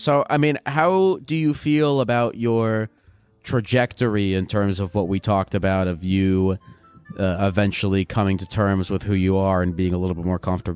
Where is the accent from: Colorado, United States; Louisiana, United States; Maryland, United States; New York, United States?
Maryland, United States; Yeah, I'm from Maryland.